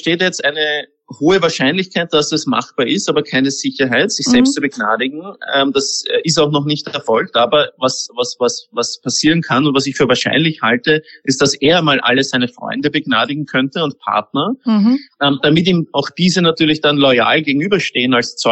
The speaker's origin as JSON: {"language": "German", "country": "Austria", "said": "Also das ist viel stärker als bei uns in Österreich zwischen den Bundesländern"}